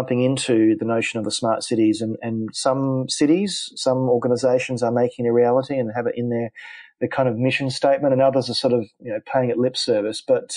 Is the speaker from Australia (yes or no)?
yes; Australia; So I would like to think not only because I'm Australian, I'm pragmatic